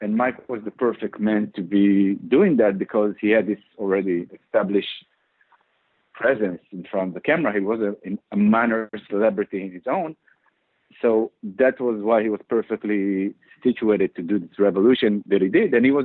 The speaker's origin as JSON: {"language": "English", "country": "Israel", "tie": "born or raised there", "moved": "yes", "said": "when I was growing up in Israel."}